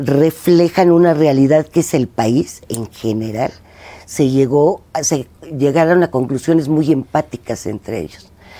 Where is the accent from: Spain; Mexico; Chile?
Mexico; encontrarnos como mexicanos